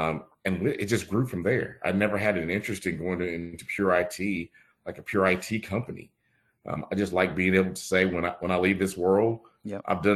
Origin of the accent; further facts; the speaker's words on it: Grand Bay, Alabama, United States; And I grew up in Mobile, Alabama, Grand Bay to be specific, down on the coast.